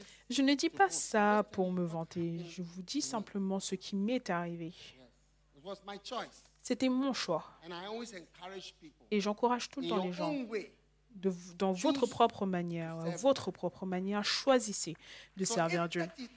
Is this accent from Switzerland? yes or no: yes; Switzerland; je suis suisse, aussi, à part le fait d'être gagnant. Je suis aussi suisse.